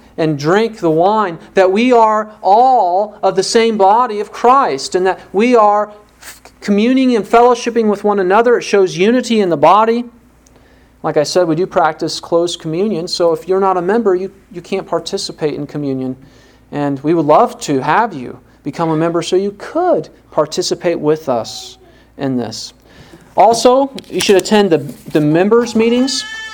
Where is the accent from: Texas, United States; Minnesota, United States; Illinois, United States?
Illinois, United States; Waverly; I grew up in Waverly, Illinois